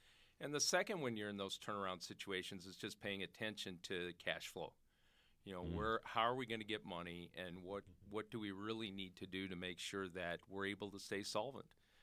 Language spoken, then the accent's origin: English; Madison, Wisconsin, United States; Sure. I grew up in Madison. I moved there when I was three